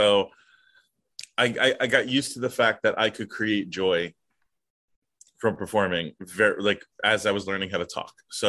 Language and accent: English; Brooklyn, New York, United States; Yeah, my great-grandfather, when he moved here, through Ellis Island, tried to get a house on this street in Brooklyn.